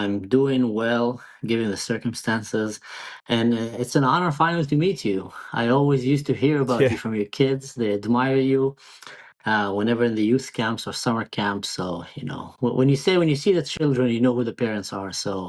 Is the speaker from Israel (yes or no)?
yes; Israel; So just like you said, I'm a Druze, born and raised in Israel. My family is very Israeli, very Zionist, very patriotic.